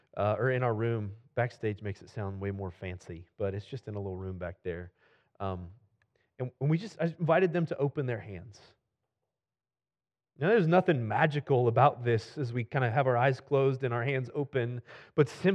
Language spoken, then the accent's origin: English; Midwest, United States; I grew up playing basketball in the Midwest, and so it's always kind of struck a chord with me.